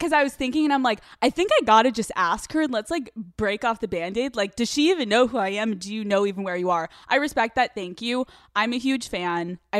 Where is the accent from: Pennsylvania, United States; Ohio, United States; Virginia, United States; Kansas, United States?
Pennsylvania, United States; I'm from Pennsylvania.